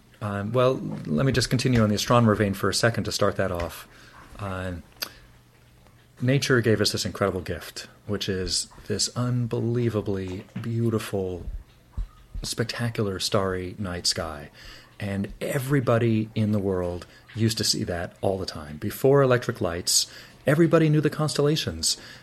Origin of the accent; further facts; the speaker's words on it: Manhattan, New York, United States; also born or lived in Connecticut; And I grew up partly in Manhattan and partly in rural Connecticut, where we would go with my family every weekend and every summer.